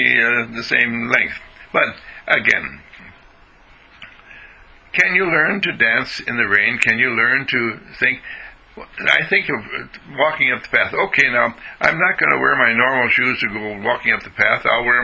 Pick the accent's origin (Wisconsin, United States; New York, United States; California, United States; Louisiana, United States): Wisconsin, United States; Wauwatosa; I was brought up in Waltosa, Wisconsin, that's by Milwaukee, and as a little boy, whenever it would rain, I would think to myself, how wonderful